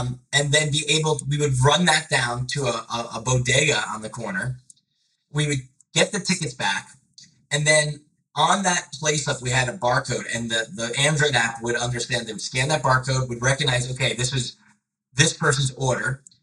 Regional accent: New York, United States; also born or lived in Sweden; When I was living in Sweden, as a New Yorker, it was really crazy seeing that New York was going through this renaissance of technology.

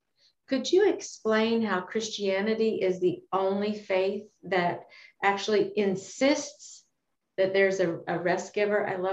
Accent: Kentucky, United States; And, you know, I grew up in Kentucky and my granddad had cattle.

